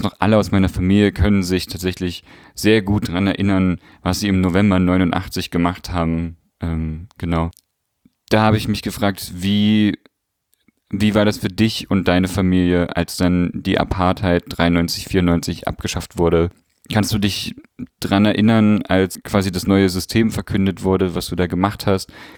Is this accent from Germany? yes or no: yes; East Germany, Germany; ich komme ja aus Ostdeutschland